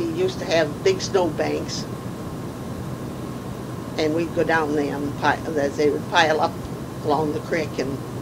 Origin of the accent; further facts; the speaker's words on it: Ohio, United States; born there; moved away; But I know we never had any snow where we lived. I was born in Ohio, and we never had snow at Christmas time. Now they've got more snow since I left Ohio than we've ever had before.